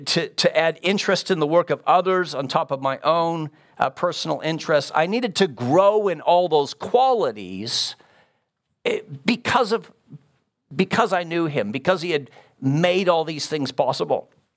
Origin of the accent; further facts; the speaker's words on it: Canada; I'm in the Orthodox Presbyterian Church. I serve as a professor at RTS, and I grew up in Canada. My dad worked in a factory his whole life. Hardworking immigrant family.